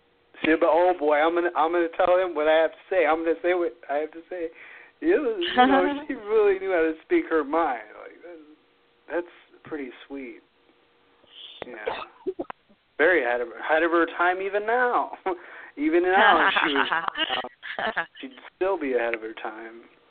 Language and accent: English; Ohio, United States; I came from Ohio. I'm in Ohio now.